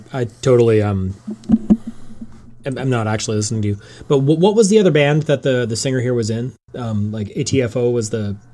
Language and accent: English; Canada; as a Canadian, I am fully on board with Kids in the Hall influencing the wider cultural landscape